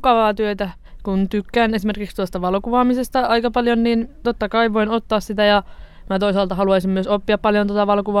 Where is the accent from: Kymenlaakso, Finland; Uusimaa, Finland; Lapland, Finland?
Uusimaa, Finland; Espoo; mä olen Espoosta kotoisin ja olen nyt Ranuan opistossa.